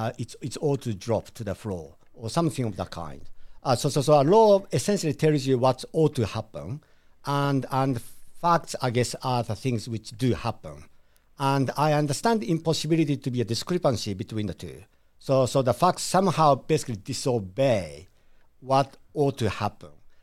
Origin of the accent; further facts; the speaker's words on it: Japan; English is a second language; also born or lived in Australia; Well, I was born in Japan, so I'm a Japanese. And as a typical Japanese, I'm a Buddhist. I was raised as a Buddhist.